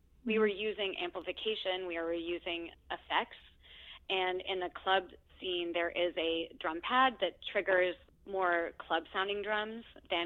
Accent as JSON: {"language": "English", "region": "Tennessee", "country": "United States", "tie": "born or raised there", "said": "beyond the teachers I had growing up in East Tennessee who were like super, super supportive."}